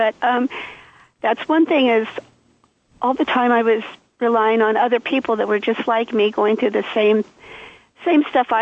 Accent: Rocky Ford, Colorado, United States; I was born and raised in Rocky Ford, Colorado. I've lived in Colorado all my life, except for the last about 6 months.

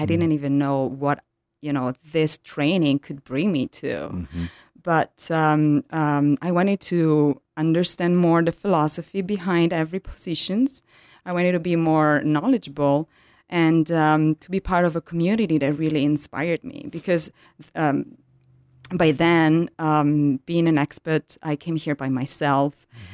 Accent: Italy; English is a second language; which was a funny story because I'm from Italy.

